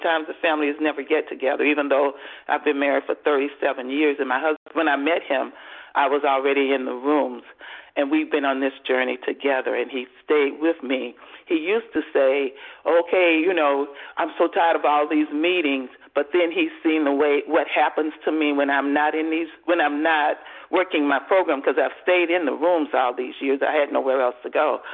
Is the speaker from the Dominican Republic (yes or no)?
no; Atlanta, Georgia, United States; I'm from Metro Atlanta, Georgia.